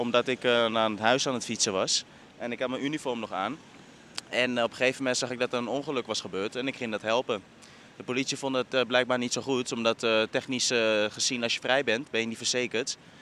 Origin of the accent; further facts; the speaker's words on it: Amsterdam, North Holland, Netherlands; born there; Ik ben half Italiaans, half Tunesië. Ik woon in Amsterdam, mijn geboortestad ook.